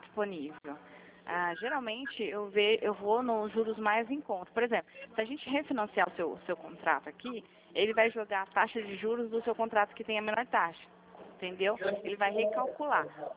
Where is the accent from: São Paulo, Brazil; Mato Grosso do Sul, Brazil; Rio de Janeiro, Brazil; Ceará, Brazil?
São Paulo, Brazil; Piracicaba; Eu sou de São Paulo, mas sou de Piracicaba.